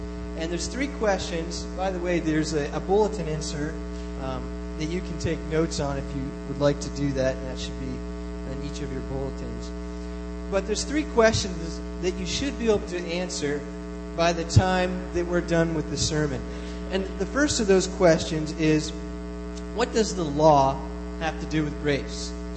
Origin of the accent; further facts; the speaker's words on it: North East, Pennsylvania, United States; And where I grew up in Erie County, I lived in a small town called Northeast Pennsylvania. It's as far as north as you can go in PA before you cross over into the New York border.